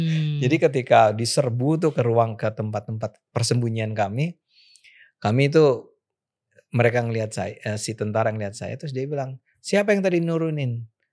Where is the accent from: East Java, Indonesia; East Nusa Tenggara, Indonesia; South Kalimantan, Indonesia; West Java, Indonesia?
West Java, Indonesia; Bogor; Saya terlibat tuh dalam, di Bogor kan, kota saya Bogor.